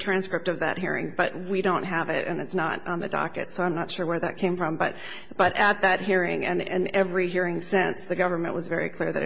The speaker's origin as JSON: {"language": "English", "town": "Reno", "region": "Nevada", "country": "United States", "said": "I'm from Reno. I don't get down to Vegas very much."}